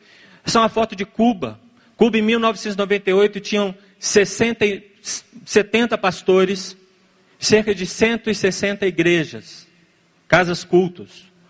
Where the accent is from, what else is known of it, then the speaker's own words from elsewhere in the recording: Minas Gerais, Brazil; Eu sou mineiro, só sou bobo, mas não sou bobo.